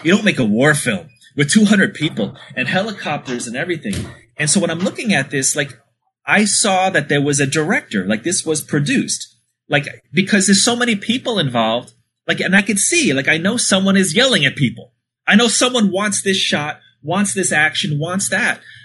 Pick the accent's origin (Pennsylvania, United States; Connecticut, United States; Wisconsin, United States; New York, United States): New York, United States; I'm from New York, and I was in a bar in the East Village.